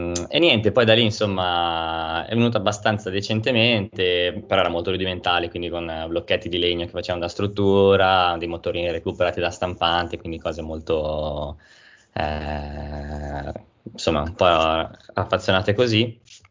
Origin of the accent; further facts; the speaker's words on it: Milan, Lombardy, Italy; sono di Milano, ho studiato come perito chimico alle superiori